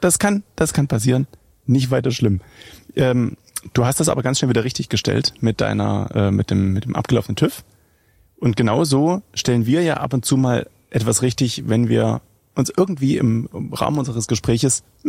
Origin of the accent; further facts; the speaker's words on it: Saxony, Germany; accent: Saxon; Ich komme gebürtig aus Sachsen.